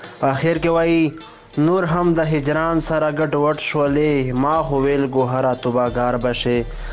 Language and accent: Pashto; Bannu, Khyber Pakhtunkhwa, Pakistan; د پاکستان بنو زیلی څخه یم.